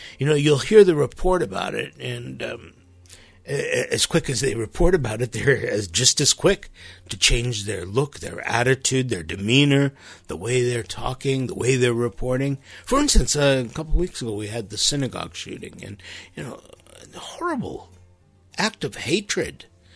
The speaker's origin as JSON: {"language": "English", "town": "Los Angeles", "region": "California", "country": "United States", "tie": "born or raised there", "said": "You know, we grew up in Los Angeles, big city."}